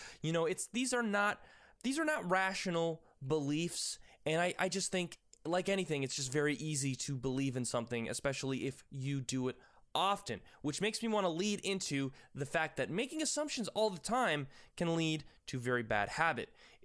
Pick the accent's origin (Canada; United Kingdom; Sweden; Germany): Canada; By the way, I'm Canadian.